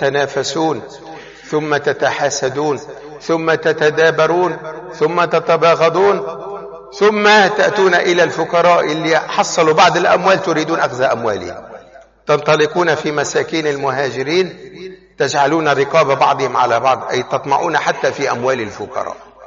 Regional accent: Tripoli, North Governorate, Lebanon; moved away; لما طلعنا من لبنان في مجموعة من عنا من طرابلس طلعوا شباب إلى الدنمارك

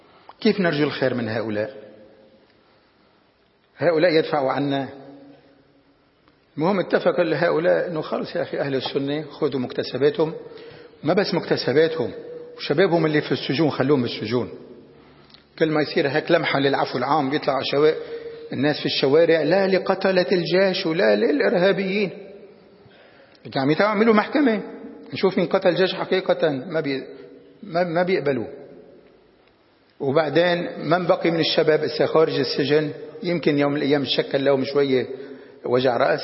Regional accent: Lebanon; عندنا بلبنان، أو خلي لبنان اللي بنحكي عنه شوي

